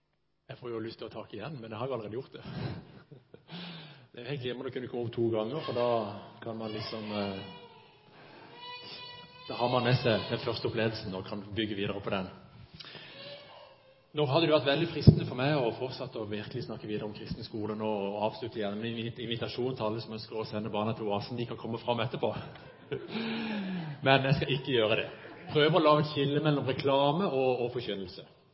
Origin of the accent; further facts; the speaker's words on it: Finsland, Agder, Norway; Jeg er jo da fra Finnsland, det må jeg bare si, og det er jo bondelandet.